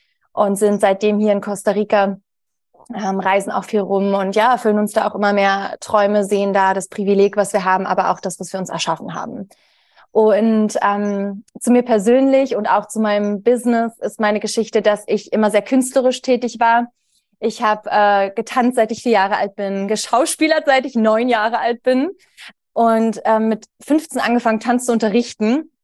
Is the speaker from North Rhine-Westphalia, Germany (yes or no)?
no; Berlin, Germany; also born or lived in Kiel; Ich komme ursprünglich aus Berlin, habe eine lange Zeit mit meinem Herzmann, mit dem ich jetzt seit über 13 Jahren auf der Reise bin, also mit ihm zusammen bin, in Beziehung bin, in Kiel gelebt, eine lange Zeit.